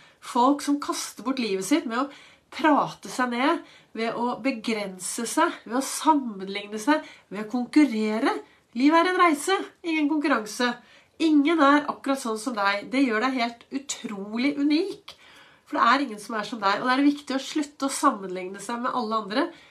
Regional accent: Oslo, Norway; jeg vokste opp i Oslo.

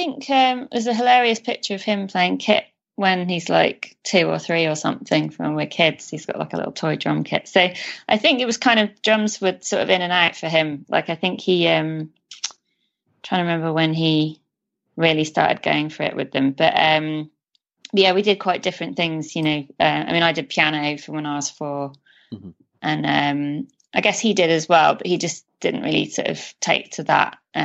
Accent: Shrewsbury, West Midlands, United Kingdom; moved away as an adult; now in London, United Kingdom; I grew up in Shropshire. So my hometown is Shrewsbury.

